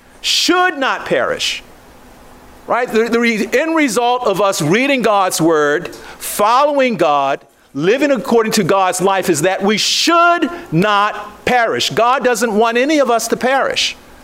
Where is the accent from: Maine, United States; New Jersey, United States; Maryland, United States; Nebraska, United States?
Maryland, United States; Baltimore; I grew up in Baltimore. Baltimore was the murder capital of the United States for umpteen years.